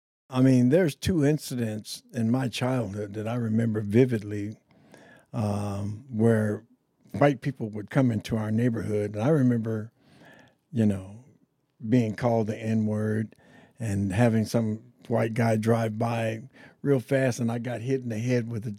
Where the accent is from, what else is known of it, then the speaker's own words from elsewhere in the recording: Bakersfield, California, United States; growing up in Bakersfield was quite an adventure. I was a different kind of guy. I had a bicycle, and so by the time I was 8 years old, I was selling papers downtown Bakersfield.